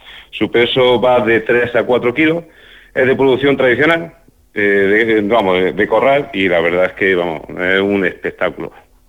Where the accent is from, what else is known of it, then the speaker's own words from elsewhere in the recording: Cuevas del Campo, Andalusia, Spain; Un saludo que quiero hacer, y seguro que me vaya a permitir, es a mi pueblo natal, que se llama Cuevas del Campo.